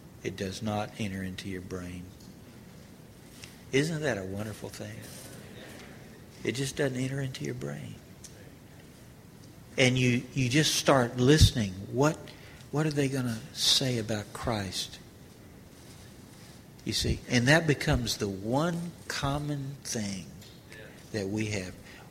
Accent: Texas, United States; if you can be one with me being a Texan, you just have a much better chance to be an overcomer

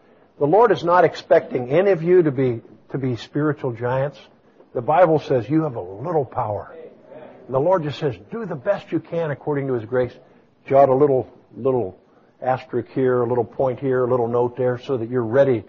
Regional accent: Pittsburgh, Pennsylvania, United States; moved away; I grew up in Pennsylvania until 1960 in the western part, you know, in Pittsburgh area. And I love Pennsylvania.

